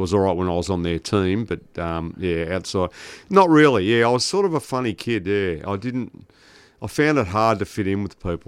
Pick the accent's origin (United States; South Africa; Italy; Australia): Australia; Bulleen, Victoria; Yeah, look, I grew up around the Bulleen, Doncaster, Templestowe area with probably middle class, all classes as middle class